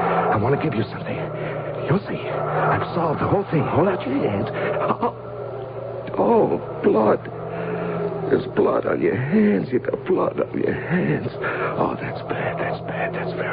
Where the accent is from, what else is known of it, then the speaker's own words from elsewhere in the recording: Cincinnati, Ohio, United States; Well, I grew up in Cincinnati.